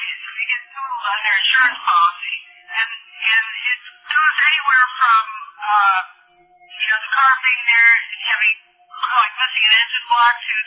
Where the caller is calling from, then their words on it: Clemson, South Carolina, United States; Clemson, South Carolina.